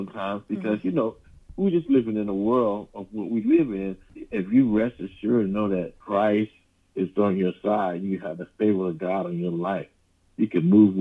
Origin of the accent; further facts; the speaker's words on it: Brunswick, Georgia, United States; She lived down the road from me. I'm from Brunswick, Georgia.